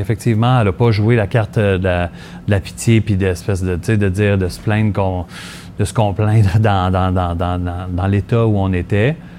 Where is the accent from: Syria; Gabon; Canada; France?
Canada; Montreal, Quebec; born there; also born or lived in Lachenaie; Je suis né à Montréal.